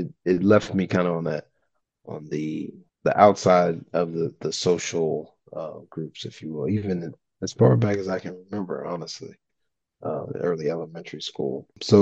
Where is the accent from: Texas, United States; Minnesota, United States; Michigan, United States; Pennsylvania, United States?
Texas, United States; So I started off growing up in Texas.